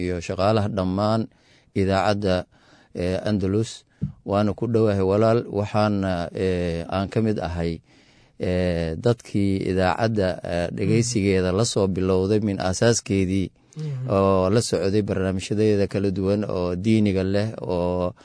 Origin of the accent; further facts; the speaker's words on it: Afgooye, Lower Shabelle, Somalia; Waxaan ku dhashay gobolka Shabeelaha Hoose, gaar ahaan degmada Afgooy ayaan ku dhashay 1966-kii isbitaalka weyn ee waxaan ku dhashay degmada Afgooy oo labada yaqaan ayaan ku dhashay dugsigeygii Qur'aanka waxaan ku qaatay degmada Afgooy